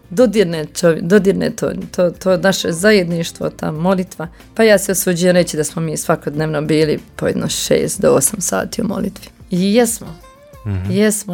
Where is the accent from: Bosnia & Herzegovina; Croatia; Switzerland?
Bosnia & Herzegovina; Herzegovina; Kod nas u Hercegovini nije. Kod nas u Hercegovini to ipak hodočašće.